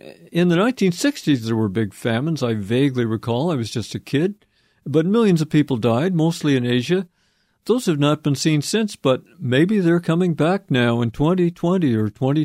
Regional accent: California, United States; This is Radio EcoShock. … from California.

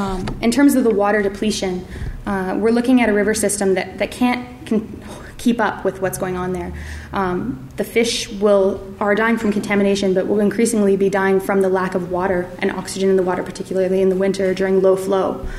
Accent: Calgary, Alberta, Canada; now in Ottawa, Canada; I live in Ottawa and I work for the Polaris Institute. I'm originally from Calgary. I've only been in Ottawa for the past 6 years.

